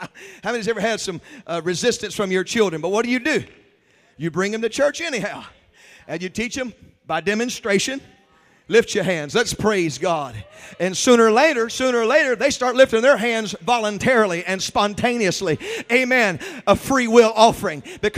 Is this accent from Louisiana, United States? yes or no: no; Georgia, United States; I'm from Georgia. We had about 50 or 60 in the church on a good Sunday.